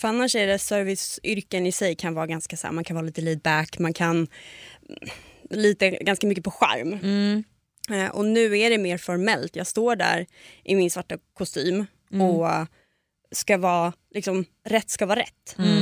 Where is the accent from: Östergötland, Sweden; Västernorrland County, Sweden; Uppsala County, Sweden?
Uppsala County, Sweden; Uppsala; now in Stockholm, Sweden; Jag kom från Uppsala och är relativt nyinflyttad ett och ett halvt år till Stockholm.